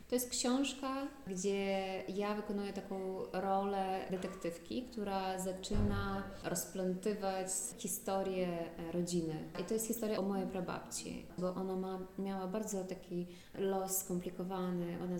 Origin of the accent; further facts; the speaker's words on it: Ukraine; Jestem artystką z Ukrainy